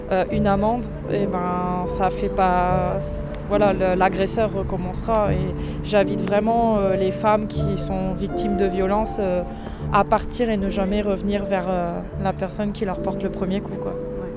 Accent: Hauts-de-France, France; je viens de la Somme, pour les soutenir justement

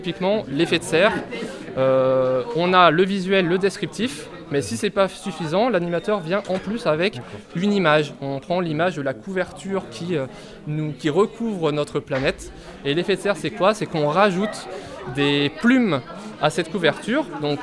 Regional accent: Douai, Hauts-de-France, France; je suis de Douai.

